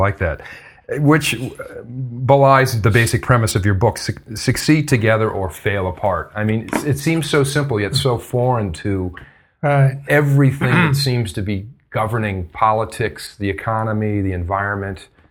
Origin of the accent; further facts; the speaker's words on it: Ohio, United States; You know, growing up in Ohio, of course, you know, I went to the New York Times, as many of us did in our neighborhood.